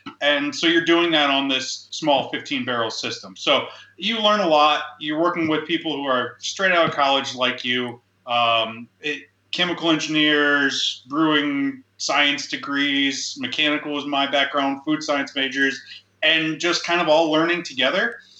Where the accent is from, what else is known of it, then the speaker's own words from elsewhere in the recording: Illinois, United States; I'm from Illinois, so coming back to the Midwest is something that I really wanted to do. My family was here.